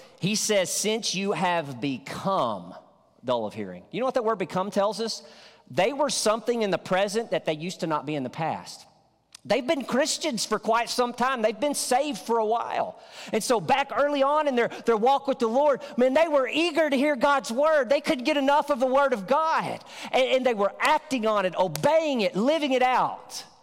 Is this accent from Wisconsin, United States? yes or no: no; Arkansas, United States; In my hometown where I grew up in Northeast Arkansas, I knew a man.